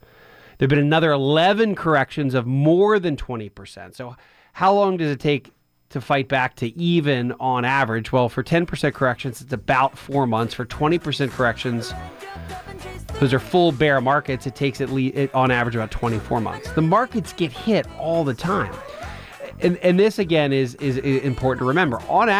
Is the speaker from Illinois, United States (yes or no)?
no; Pennsylvania, United States; now in Atlanta, United States; I'm actually from Philadelphia. I rarely talk about being an Eagles fan, but that's what I grew up as. Now, I didn't grow up in Philadelphia. I was out a good hour and a half outside of Philadelphia, closer to Lancaster County, kind of Amish country.